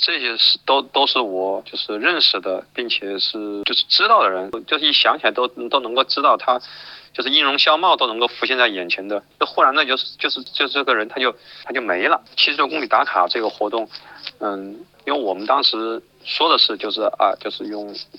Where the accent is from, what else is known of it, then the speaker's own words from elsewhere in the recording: Wuhan, Hubei, China; 因为我是武汉人，我是土生土长武汉人